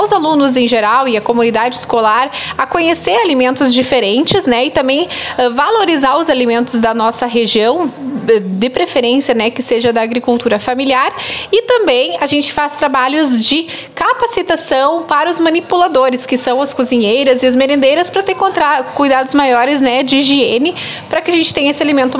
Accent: Passo Fundo, Rio Grande do Sul, Brazil; Eu aqui, que também sou aqui de pertinho, que sou de Passo Fundo.

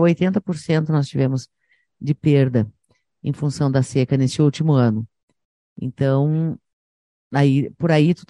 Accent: Tupanciretã, Rio Grande do Sul, Brazil; fala na minha cidade natal, que é Tupanciretã

